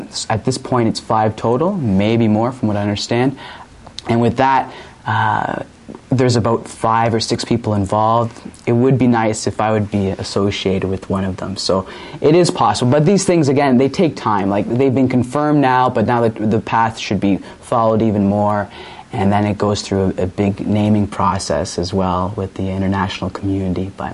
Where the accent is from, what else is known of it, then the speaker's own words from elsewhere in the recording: Stoney Creek, Ontario, Canada; I'm from Stony Creek originally.